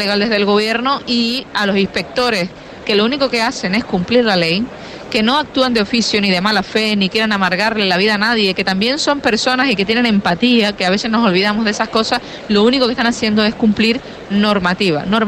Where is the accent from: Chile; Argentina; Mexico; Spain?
Spain; Canary Islands; si yo como canaria tengo varios problemas que afectan al mercado de la vivienda.